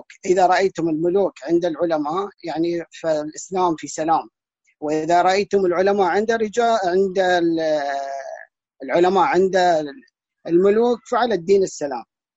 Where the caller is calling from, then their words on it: Al-Ahsa, Eastern Province, Saudi Arabia; أنا الآن من الأحساء من السعودية، الحمد لله الوضع مستقر عندنا